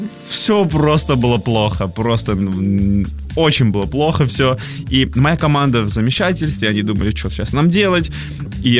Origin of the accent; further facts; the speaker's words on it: Armenia; Russian is a second language; now in Russia; Я, конечно же, отказался, потому что это был 2005 год, я не говорил по-русски, я приехал с Армении, закончил школу там, не говорил по-русски